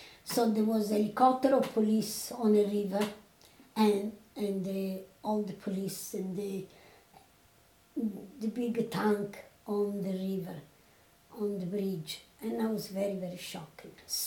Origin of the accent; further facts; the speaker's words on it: Sicily, Italy; also born or lived in Genoa; I stayed for 5 years in Italy, and I grew up in Genova. And then my mother took me back to Sicily when I was 6.